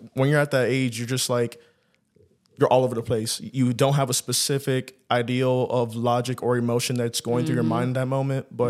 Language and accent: English; Miami, Florida, United States; now in Nashville, United States; So I originally grew up Miami area.